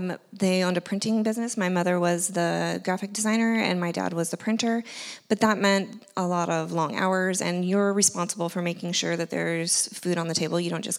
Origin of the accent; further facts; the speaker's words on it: Walla Walla, Washington, United States; So I grew up in Walla Walla, Washington. It is a real place.